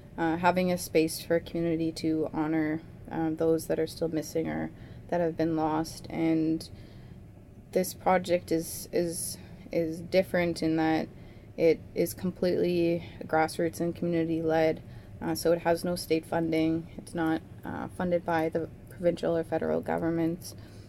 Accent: Lac Saina, Alberta, Canada; I'm from Lac Saina in Alberta

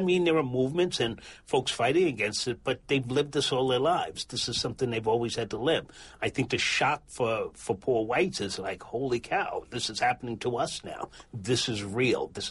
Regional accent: Long Island, New York, United States; I grew up on Long Island, and it's a perfect picture of this, right? Everybody got away from the city.

